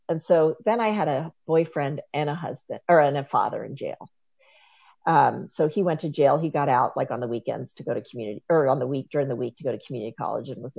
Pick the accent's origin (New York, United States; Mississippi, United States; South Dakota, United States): South Dakota, United States; I grew up in South Dakota in the late 80s and early 90s.